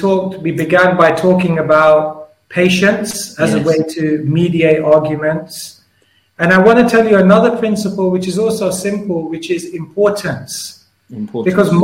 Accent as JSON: {"language": "English", "town": "Wembley", "region": "London", "country": "United Kingdom", "tie": "born or raised there", "said": "I mean, I grew up as your average kid. I grew up in Wembley."}